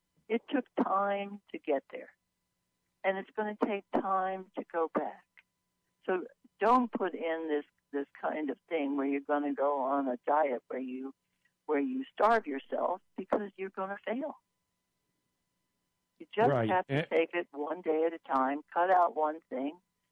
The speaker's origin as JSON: {"language": "English", "town": "Brooklyn", "region": "New York", "country": "United States", "tie": "born there", "said": "I was born in 1933 in Brooklyn, New York."}